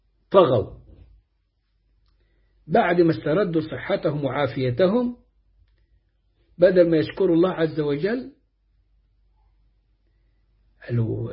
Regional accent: Matrouh Governorate, Egypt; وشفت عند ناس كنا نروح نشرب من ألبان الإبل وأبوالها في منطقة مرسى مطروح عندنا في مصر، ومنطقة تدعى الضبعة جنب مرسى مطروح.

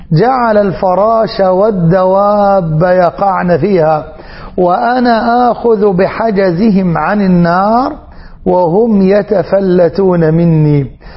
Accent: Egypt; اللهم اجعل بلادنا مصر وسائر بلاد المسلمين واحة للأمن والأمان

